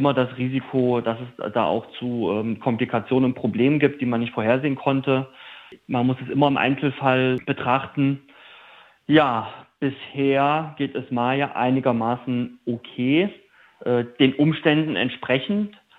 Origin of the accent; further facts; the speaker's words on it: Jena, Thuringia, Germany; ich bin aus Jena